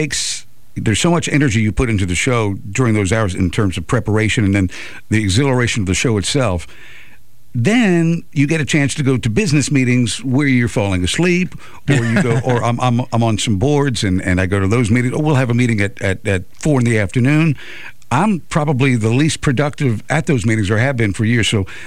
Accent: New Jersey, United States; also born or lived in Columbus, Georgia; But anyway, moved here from Columbus, Georgia, been in radio, went to the University of Georgia. I grew up actually in New Jersey.

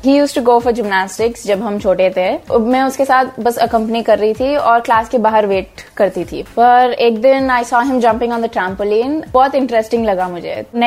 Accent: Hyderabad, Telangana, India; मैं हैदराबाद से हूँ और इस स्पोर्ट में पिछले 10 सालों से ट्रेन कर रही हूँ

